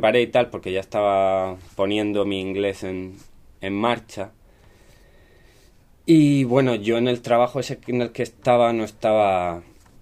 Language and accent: Spanish; Murcia, Region of Murcia, Spain; born there; Yo nací en Murcia. Yo tengo 30 años ahora. Yo soy del 84, de la generación del 84.